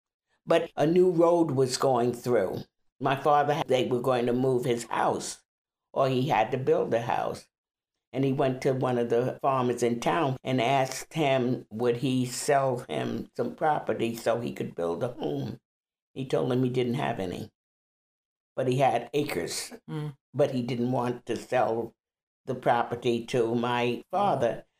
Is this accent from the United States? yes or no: yes; Southold, New York, United States; as me growing up in Southold, you know, there was some prejudice